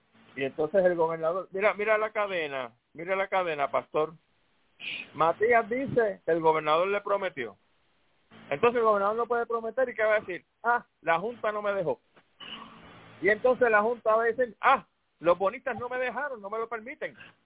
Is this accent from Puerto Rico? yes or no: yes; Puerto Rico; Déjeme tranquilito, siendo boricua